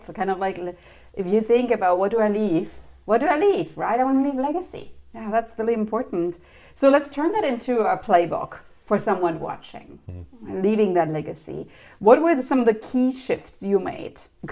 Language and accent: English; Germany; now in Canada; you might know I'm from Germany